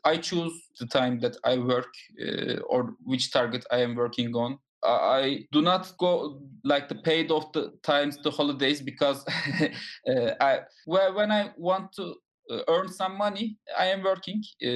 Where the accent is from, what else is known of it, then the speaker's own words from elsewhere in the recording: Turkey; English is a second language; now in United States; Turkey is my hometown. Everybody likes their hometown most.